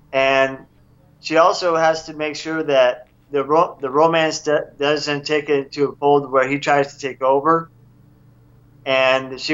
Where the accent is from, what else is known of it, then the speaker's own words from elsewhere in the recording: Arkansas, United States; And he's from California, I'm from Arkansas